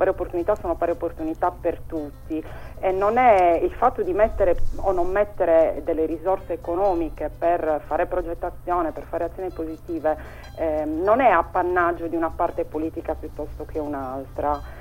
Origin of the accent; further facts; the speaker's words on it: Sardinia, Italy; Io prima di tutto sono sarda